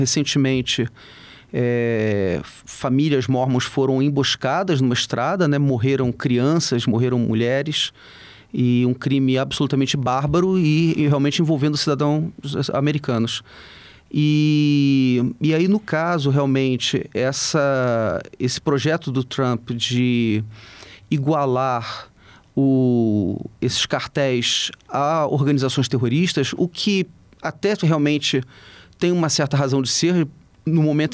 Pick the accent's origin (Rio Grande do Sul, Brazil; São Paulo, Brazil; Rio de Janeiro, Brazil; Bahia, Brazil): Rio de Janeiro, Brazil; mesmo eu que sou carioca